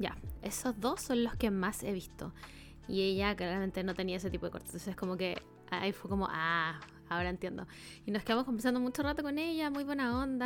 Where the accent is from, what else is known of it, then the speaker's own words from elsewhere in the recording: Chile; Y nosotros somos chilenos